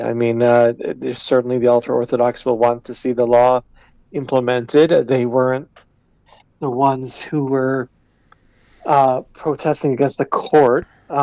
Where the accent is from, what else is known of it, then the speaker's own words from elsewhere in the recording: United States; Well, Simon, I'm from the United States